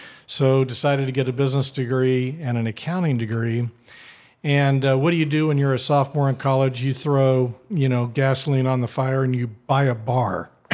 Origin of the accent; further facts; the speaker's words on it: Wichita, Kansas, United States; I grew up here in Wichita, Kansas.